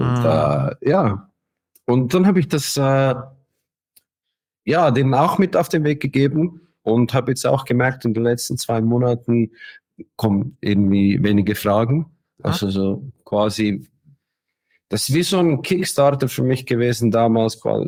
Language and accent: German; Switzerland